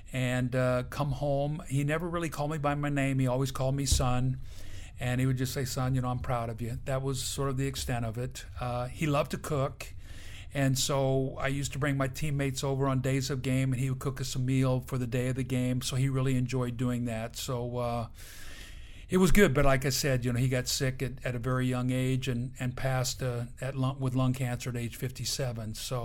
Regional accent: Benton, Illinois, United States; I grew up in Benton, Illinois, a town of about 7,000 people.

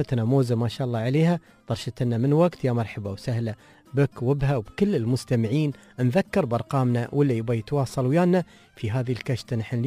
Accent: Dubai, United Arab Emirates; البحيرات الجميلة اللي موجودة عندنا في دبي

